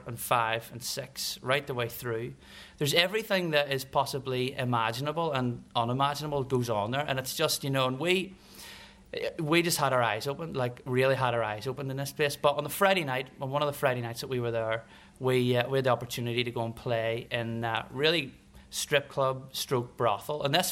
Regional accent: Belfast, Northern Ireland, United Kingdom; growing up in Belfast, I said earlier on that you're kind of desensitized to stuff.

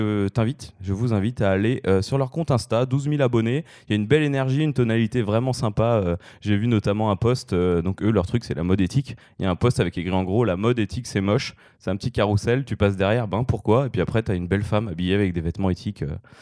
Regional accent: France; nous, quand on l'a vu arriver en tant que Français

